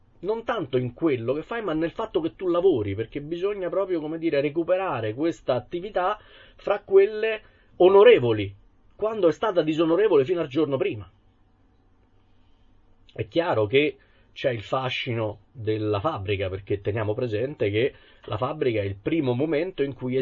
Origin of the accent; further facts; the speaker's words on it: Rome, Lazio, Italy; io sono romano di Roma e ne sono anche piuttosto orgoglioso